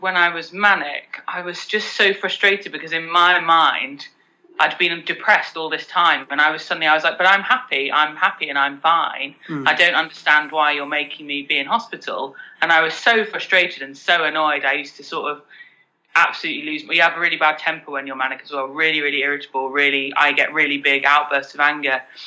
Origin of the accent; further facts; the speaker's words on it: London, United Kingdom; we're from London